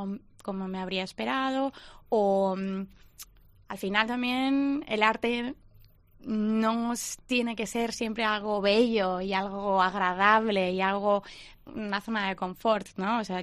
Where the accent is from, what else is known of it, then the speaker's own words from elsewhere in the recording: Balearic Islands, Spain; also born or lived in Germany; soy mallorquina, aunque llevo muchísimos años, bueno, he estado muchos años viviendo en Alemania y ahora pues entre Mallorca y Alemania.